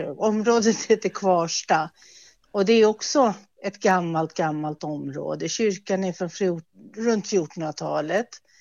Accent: Stockholm, Stockholm County, Sweden; moved away as an adult; Nej, jag är inte uppvuxen här. Jag och min man, vi kommer ifrån Stockholm från början.

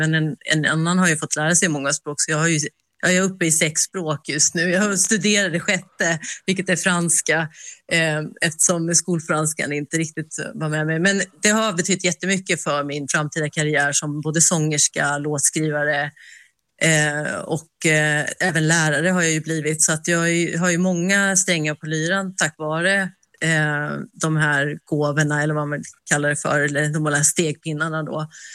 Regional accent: Sweden; jag är ju uppvuxen i Sverige och född här

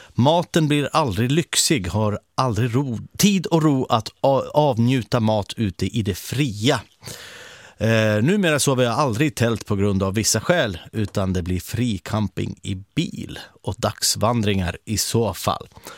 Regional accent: Ilomantsi, North Karelia, Finland; Jag är från Ilomantsi, vi har björnfestivalen där varje sommar.

